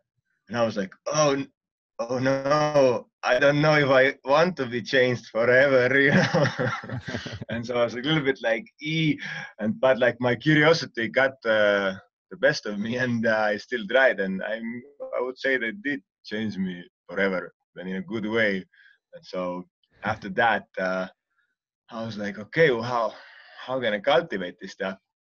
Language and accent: English; Estonia; because I'm from Estonia, and that's very common that everybody goes and picks their own mushrooms in autumn time.